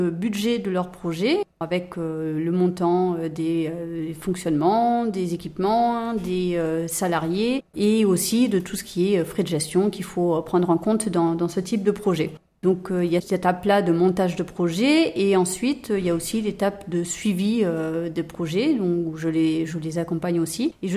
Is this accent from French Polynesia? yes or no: yes; French Polynesia; Alors, j'ai grandi en Polynésie française, donc je suis entourée de mers, d'océans, de lagons, voilà.